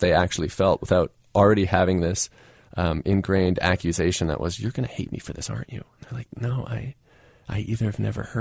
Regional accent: Swarthmore, Pennsylvania, United States; I had avoided the choice when I was a kid growing up in Swarthmore.

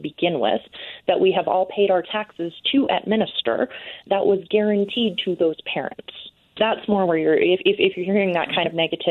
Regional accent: Utah, United States; Look, I'm a liberal from Utah, which means I am the liberal queen inside my state lines.

